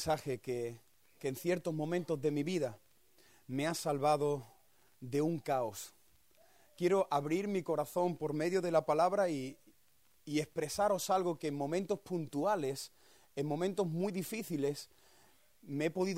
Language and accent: Spanish; Cádiz, Andalusia, Spain; now in Palma del Río, Spain; soy pastor, actualmente estamos pastoreando en Palma del Río, Córdoba, aunque mi ciudad de origen soy de Cádiz y mi mujer es colombiana de Bogotá.